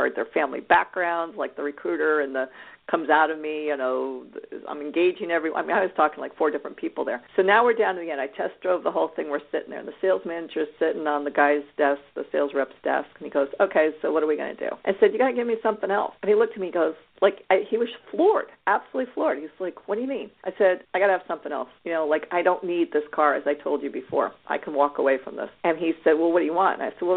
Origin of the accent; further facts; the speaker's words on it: New York, United States; So I am a native New Yorker. I grew up outside of Manhattan